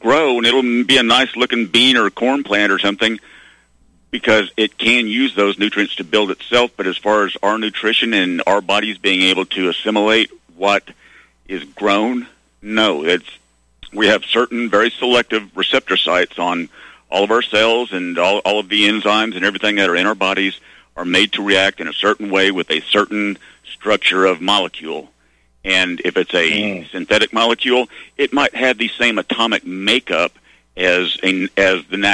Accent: Arkansas, United States; You know, like I said, I grew up in Arkansas. I know people who actually knew the Clintons

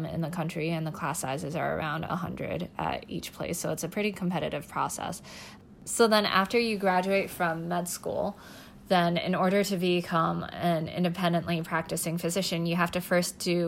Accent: Northeast, United States; now in Seattle, United States; So I'm originally from the Northeast, and then basically I'm a resident physician at the University of Washington, and I moved out here to Seattle for a residency

